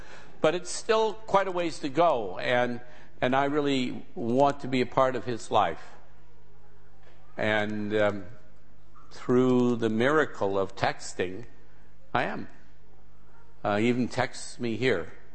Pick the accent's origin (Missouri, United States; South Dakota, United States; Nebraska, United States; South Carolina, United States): South Dakota, United States; Deadwood; born there; I was born in Deadwood, South Dakota. Any of you have even heard of it?